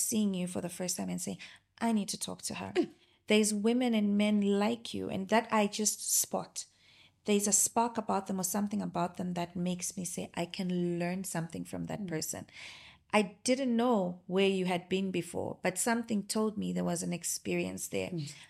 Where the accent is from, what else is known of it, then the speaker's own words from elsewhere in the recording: South Africa; I've come from South Africa.